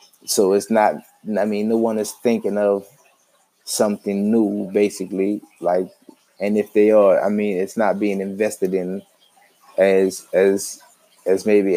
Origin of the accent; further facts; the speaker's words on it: New Orleans, Louisiana, United States; And I grew up in New Orleans, which is one where it's, we kind of, you know, it's real. Southern hospitality is real, basically, there.